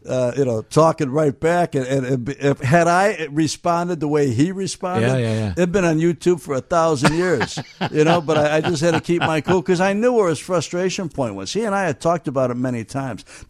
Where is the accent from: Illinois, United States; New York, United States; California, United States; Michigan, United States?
Illinois, United States; Chicago; Didn't know I was from Chicago.